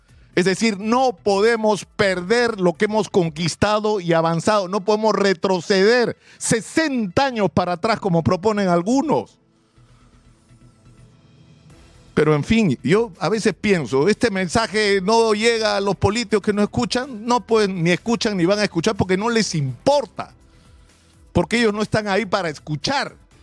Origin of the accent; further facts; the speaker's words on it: Lima, Peru; Para dar una, por lo menos un gesto desde Lima, porque somos limeños